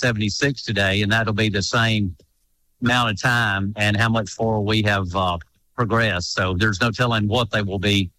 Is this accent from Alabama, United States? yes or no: yes; Haleyville, Alabama, United States; or you're in, you know, Mobile, Birmingham, up in Haleville, my hometown, wherever you are, it's celebrating America.